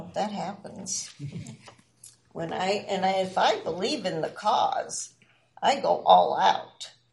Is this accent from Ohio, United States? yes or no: no; Indiana, United States; moved away; I moved here from Indiana.